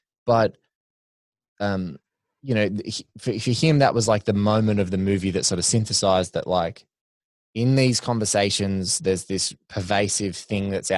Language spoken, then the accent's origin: English; Australia; you're Canadian, I'm Aussie.